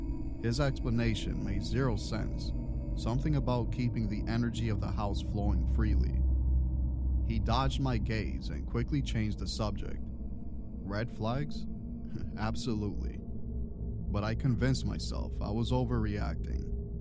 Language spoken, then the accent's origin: English; Las Vegas, Nevada, United States; I'm originally from Vegas, a city that never sleeps, filled with its own tales of horror.